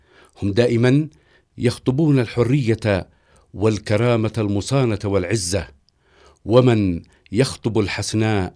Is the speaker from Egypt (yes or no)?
no; Yemen; ونحن كيمنيين لا نخرج على أبجديات ومطروحات هذا المنطق البديهي المنظور